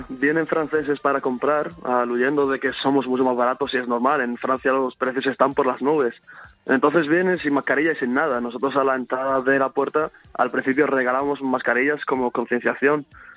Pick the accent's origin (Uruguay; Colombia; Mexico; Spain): Spain; Seville, Andalusia; also born or lived in Morocco; Yo soy marroquí, pero me crié en Sevilla. A los 2 meses estaba yo ya en España.